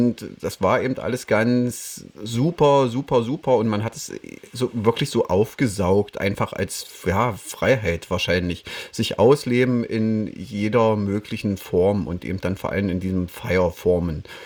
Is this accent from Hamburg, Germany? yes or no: no; Wittenberg, Saxony-Anhalt, Germany; Ich komme aus der Wittenberger Ecke, das ist noch nicht so weit weg von Berlin.